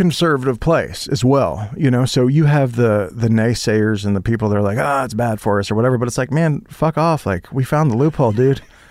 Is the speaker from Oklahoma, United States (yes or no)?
yes; Holdenville, Oklahoma, United States; I mean, my grandma, you know, I grew up in Holdenville, Oklahoma.